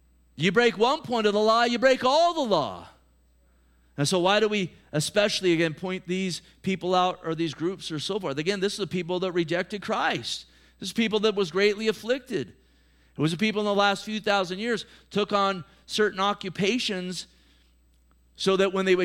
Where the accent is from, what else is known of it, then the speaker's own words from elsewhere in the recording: United States; Hey, I'm an American. So am I. I'm as patriotic as you.